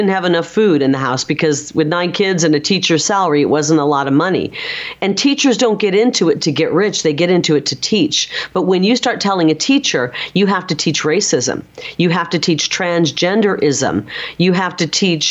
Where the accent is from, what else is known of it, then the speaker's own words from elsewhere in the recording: Midwest, United States; And I'm from the Midwest.